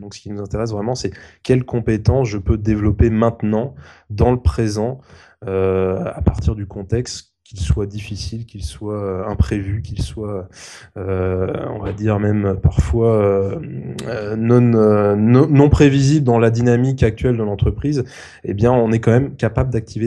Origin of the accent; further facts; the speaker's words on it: France; que l'on ne met pas nous sur un CV en tant que Français